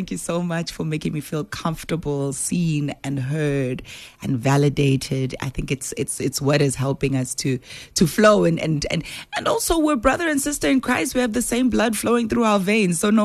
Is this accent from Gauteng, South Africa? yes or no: yes; Soweto, Gauteng, South Africa; So, born and raised in Dobsonville in Soweto, I always share the story of how I straddled between the township and your suburban areas